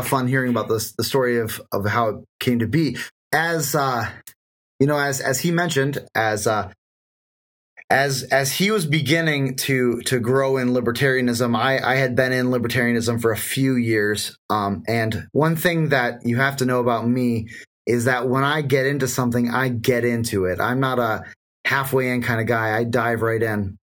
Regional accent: Iowa, United States; I've been an Iowan all my life. I am from Flyover World.

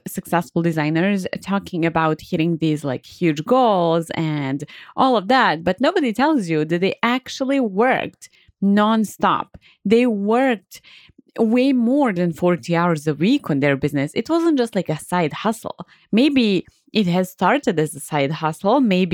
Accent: Serbia; English is a second language; now in United States; Originally, I'm from Serbia and you can probably hear my accent. But basically, I moved to Las Vegas

